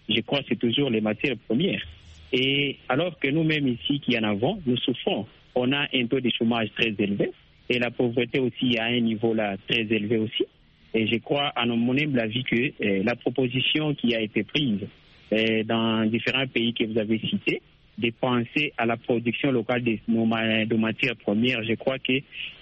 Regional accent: Lubumbashi, Haut-Katanga, DR Congo; je crois qu'il y a beaucoup d'entreprises étrangères qui sont, par exemple, chez nous à Lubumbashi.

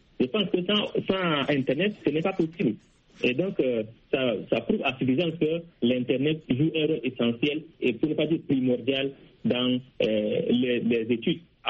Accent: Chad; now in Maroua, Cameroon; Maroua, bon, moi je suis italien, je suis juste à Maroua, au Cameroun pour les raisons d'études.

